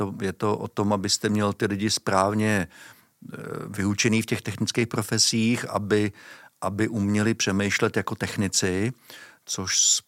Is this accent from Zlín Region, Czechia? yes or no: no; Mladá Boleslav, Central Bohemian Region, Czechia; Já jsem původem z Mladé Boleslavy, jo.